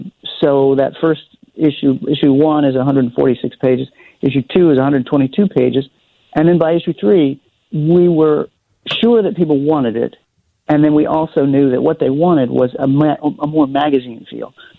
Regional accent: Oak Park, Illinois, United States; I'm from Oak Park, and so I'm well aware of the improv scene in Chicago.

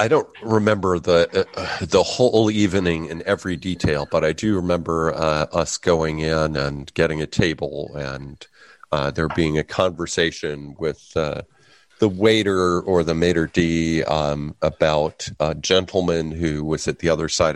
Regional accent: Chicago, Illinois, United States; growing up in Chicago with a lot of contact with the near west suburbs, since I lived on the far west side

